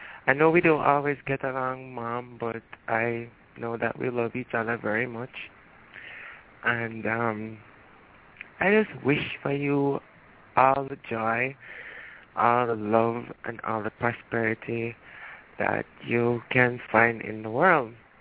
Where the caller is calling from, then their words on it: Jamaica; And I'm calling from Jamaica.